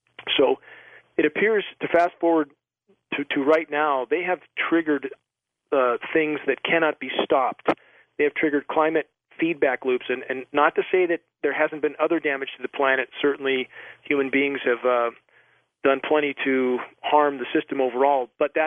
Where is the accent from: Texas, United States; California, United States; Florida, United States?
California, United States; now in Pacific Northwest, United States; I grew up in Southern California hacking on smog. All I could think about as a kid was getting the hell out of there.